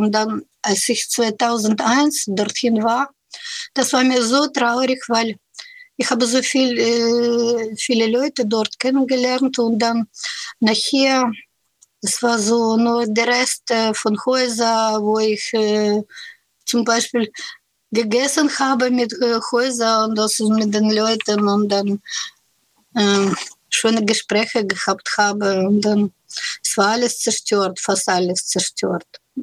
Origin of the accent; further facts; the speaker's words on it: Kyiv, Ukraine; born there; German is a second language; Ich wurde in Kiew geboren